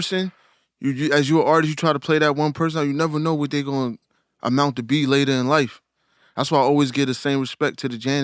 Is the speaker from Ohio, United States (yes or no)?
no; New Jersey, United States; also born or lived in New York; So I'm originally from Jersey, and then New York, my second home.